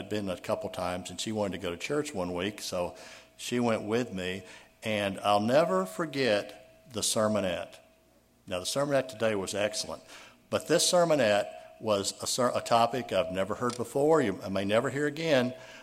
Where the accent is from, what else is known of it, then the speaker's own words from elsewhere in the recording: Nashville, Tennessee, United States; As I said, Penny grew up in Murfreesboro, and I grew up in Nashville.